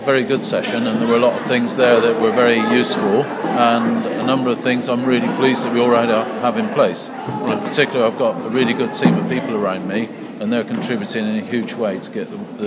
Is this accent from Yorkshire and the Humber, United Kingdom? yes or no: no; South West England, United Kingdom; I come from Gloucestershire